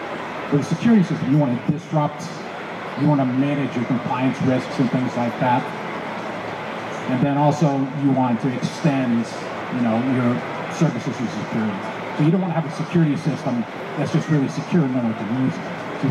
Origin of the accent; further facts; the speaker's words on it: Los Angeles, California, United States; And then in California, I'm from Los Angeles